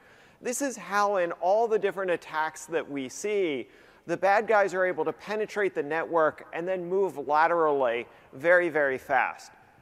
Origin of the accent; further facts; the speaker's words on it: Washington, United States; And now I'm from Washington, it has nothing to do with marijuana.